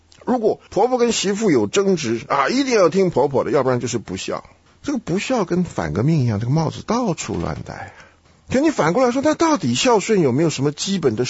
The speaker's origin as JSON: {"language": "Chinese", "country": "China", "said": "因为我们中国人尤其讲到孝敬"}